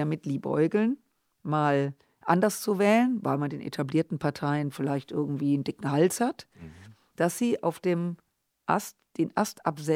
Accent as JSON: {"language": "German", "region": "Rhineland", "country": "Germany", "said": "Also für die das jetzt als Rheinländerin, ist das natürlich immer ein guter Vergleich."}